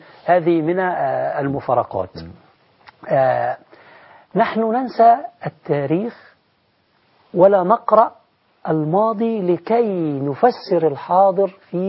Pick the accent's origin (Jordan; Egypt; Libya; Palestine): Egypt; أخذوا الكفاءات الموجودة عندنا في مصر هنا ونقلوها إلى هناك